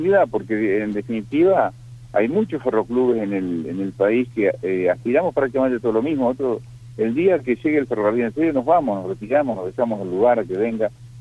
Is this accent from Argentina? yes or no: yes; Galarza, Entre Ríos, Argentina; born there; also born or lived in Pronunciamiento; yo vivía en Pronunciamiento, nací en Galarza